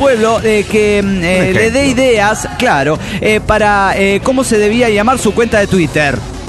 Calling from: Guadalajara, Jalisco, Mexico; de Guadalajara, Jalisco, México.

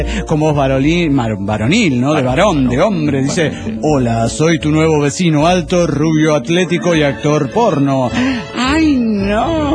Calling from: Mexicali, Baja California, Mexico; Soy el escarabajo de Mexicali.

